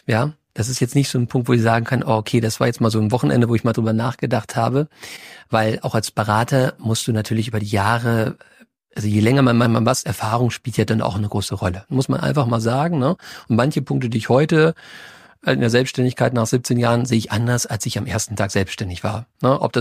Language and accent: German; Lower Saxony, Germany; Ich komme ja aus Niedersachsen